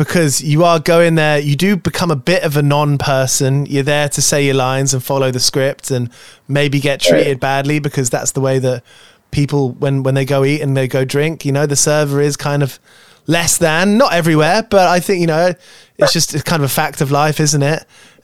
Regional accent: United Kingdom; to us as a British person looking over

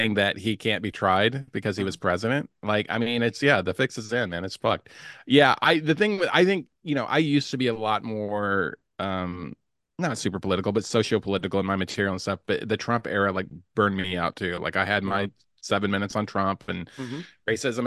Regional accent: Louisville, Kentucky, United States; Anyway, so you were in Louisville, my hometown

